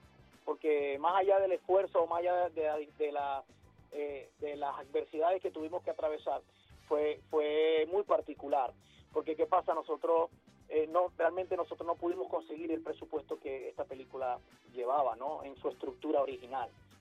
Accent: Venezuela; y también dice mucho de lo que somos nosotros, los venezolanos.

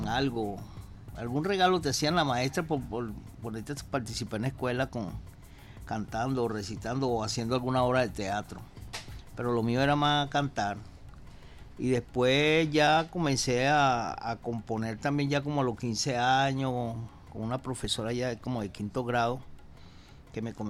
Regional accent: Caracas, Capital District, Venezuela; Me crié ahí en San Agustín. Ahí he estado casi toda mi vida, he vivido allí.

